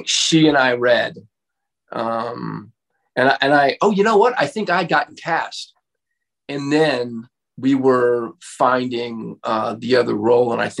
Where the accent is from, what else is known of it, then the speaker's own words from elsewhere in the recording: Santa Monica, California, United States; also born or lived in Venice; I grew up in Santa Monica and Venice